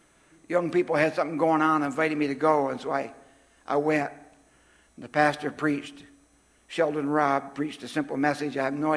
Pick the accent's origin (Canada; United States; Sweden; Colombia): Canada; Tillsonburg, Ontario; moved away as an adult; But when I grew up in Tillsonburg, I had some friends, and I was 18 or 19, and they said, let's go west, young man, go west.